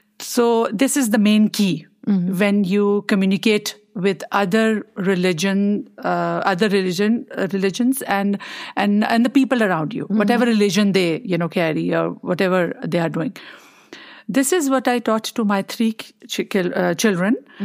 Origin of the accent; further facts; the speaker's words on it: Pakistan; English is a second language; now in Austria; I'm from Pakistan, and it's been 6 years I'm living in Austria with my husband and with my 3 children.